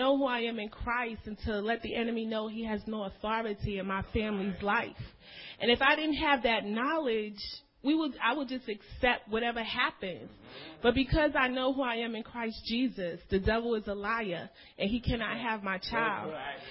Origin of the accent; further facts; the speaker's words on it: New York, United States; And I'm from New York.